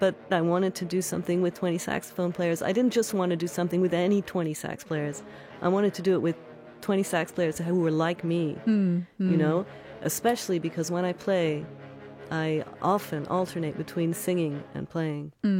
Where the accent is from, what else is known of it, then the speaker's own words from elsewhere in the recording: Seattle, Washington, United States; Well, I come from Seattle, and musically, I come from a lot of silence.